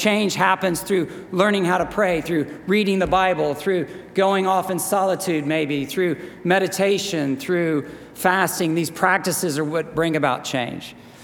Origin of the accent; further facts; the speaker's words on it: the South, United States; At least that was something I was asked when growing up in the South.